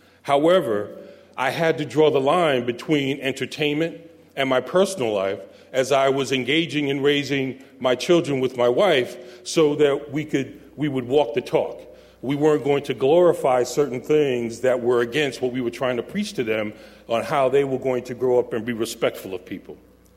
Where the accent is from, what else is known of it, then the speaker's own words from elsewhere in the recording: Brooklyn, New York, United States; As a teenager growing up in Brooklyn, New York